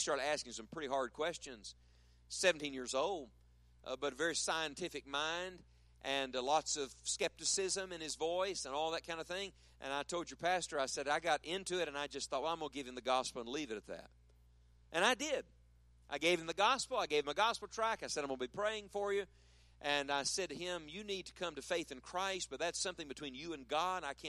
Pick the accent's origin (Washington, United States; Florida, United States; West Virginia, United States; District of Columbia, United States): West Virginia, United States; I grew up in West Virginia. In West Virginia, everybody goes to church.